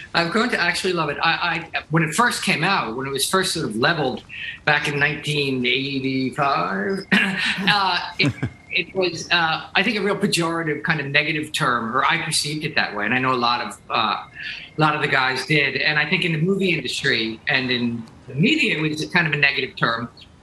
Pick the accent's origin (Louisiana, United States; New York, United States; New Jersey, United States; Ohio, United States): New Jersey, United States; I'm from New Jersey, so I love